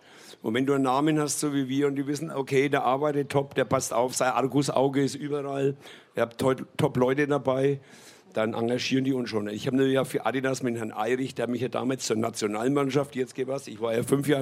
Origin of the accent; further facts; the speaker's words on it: Nuremberg, Bavaria, Germany; Ja, wir waren oben auf der Burg, echter Nürnberger